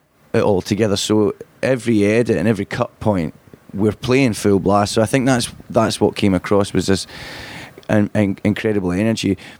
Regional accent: Glasgow, Scotland, United Kingdom; moved away as an adult; also born or lived in London; I was living in London, so I come from Glasgow, but I moved down to London just at the in 96

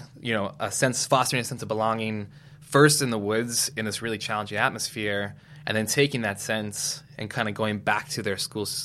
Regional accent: Indiana, Pennsylvania, United States; So when I grew up in Indiana, Pennsylvania, I grew up in a very, like, small bubble. Our town's a small bubble.

